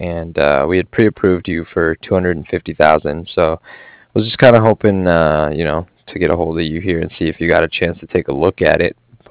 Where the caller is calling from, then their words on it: Cardiff, Wales, United Kingdom; I'm calling from Cardiff